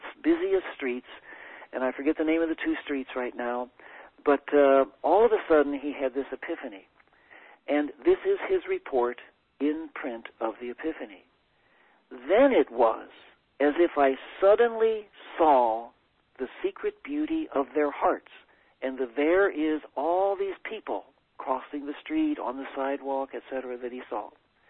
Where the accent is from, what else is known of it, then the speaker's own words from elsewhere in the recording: the South, United States; accent: southern; That's my southern accent, y'all.